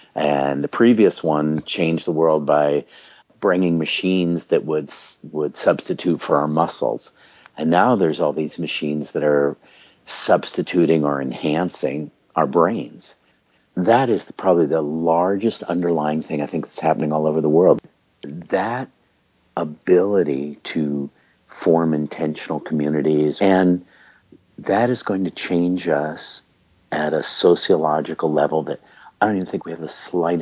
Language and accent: English; Tucson, Arizona, United States; Oh, the first Tucson homeboy one.